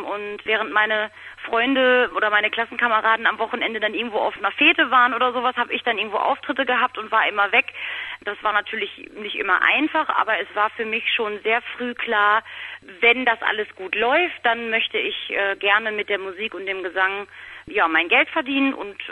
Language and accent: German; Rhede, North Rhine-Westphalia, Germany; Hier in meiner Heimatstadt in Rhede, da erkennen mich natürlich immer noch sehr viele